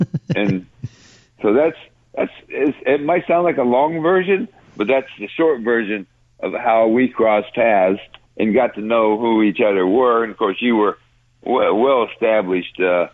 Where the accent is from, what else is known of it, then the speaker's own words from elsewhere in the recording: Los Angeles, California, United States; 6 years in Los Angeles at my hometown newspaper, The Daily Breeze